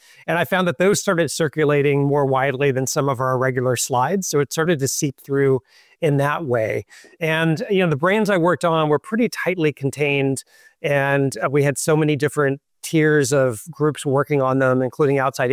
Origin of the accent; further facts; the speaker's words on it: United States; different way than what I'd grown up with in the States.